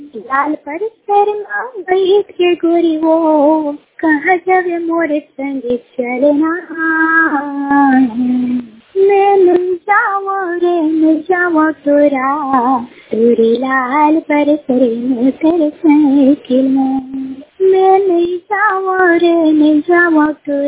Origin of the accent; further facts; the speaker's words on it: Chhattisgarh, India; मैं … छत्तीसगढ़ से हूँ।